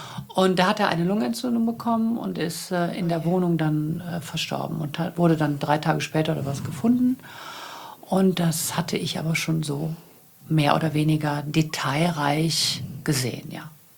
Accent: Bad Honnef, North Rhine-Westphalia, Germany; Damals wohnte ich noch in Köln und ich komme hier aus Bad Honnef, also das ist eine halbe Stunde.

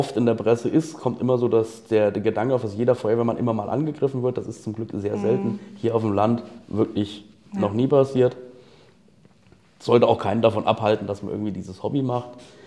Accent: Alsfeld, Hesse, Germany; Mein ganz persönlicher Geheimtipp als Alsfelder bzw. Altenburger, ich komme aus dem Stadtteil, aber ist natürlich unsere Altstadt.

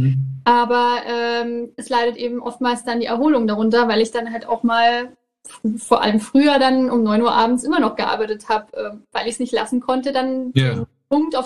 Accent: Nuremberg, Bavaria, Germany; ich komme aus Nürnberg, bin damals dann, nachdem ich fertig war mit dem Abi, bin ich dann nach Köln gegangen

